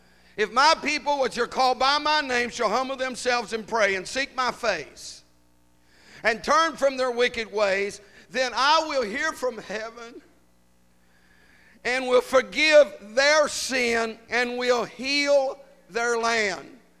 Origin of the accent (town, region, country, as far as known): United States; born or raised there